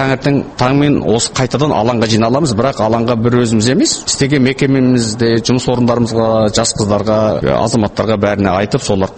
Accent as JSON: {"language": "Kazakh", "region": "East Kazakhstan Region", "country": "Kazakhstan", "tie": "born or raised there", "said": "Біздің өзімнің негізінде Шығыс Қазақстанда өсіп туып өскендіктен, ол жақта орыс азаматтар көпті"}